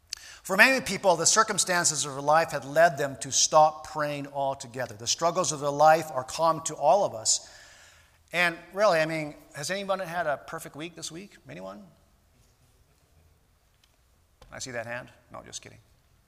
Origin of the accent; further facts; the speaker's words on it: Canada; I mean, we're Canadian. We're not like that, are we?